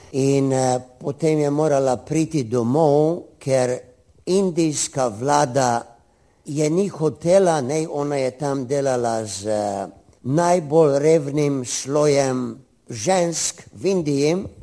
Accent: Bratonci, Mura, Slovenia; Jaz sem doma iz Bratonec. Trije misionarji smo z naše vasi.

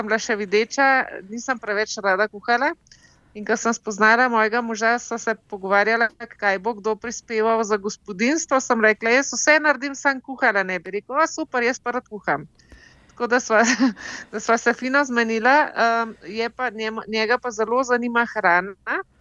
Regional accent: Ljubljana, Central Slovenia, Slovenia; also born or lived in Kamnik; Ja, jaz sem rojena v Ljubljani, kot velik slovenskih otrok, sem se pa že v Sloveniji ogromno selila. Najprej sem se selila z očetom pa z mamo iz Valburge v Kamnik, pa s tam v Blagovco

